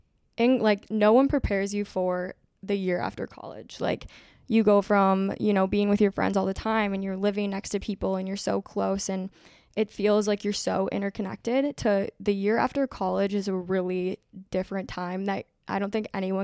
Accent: Minnesota, United States; So I felt far away from, obviously, family. I'm from Minnesota.

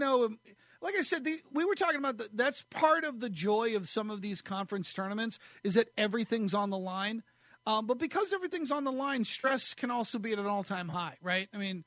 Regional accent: Northeast, United States; I know Bryant. I'm from the Northeast, so I know Bryant College.

